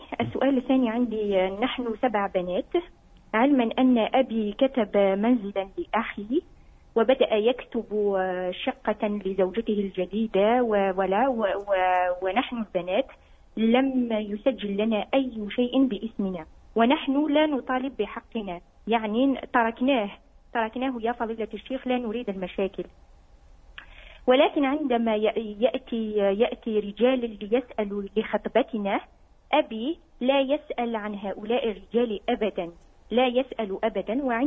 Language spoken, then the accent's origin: Arabic; Algeria; ذهبت أنا أصلي جزائرية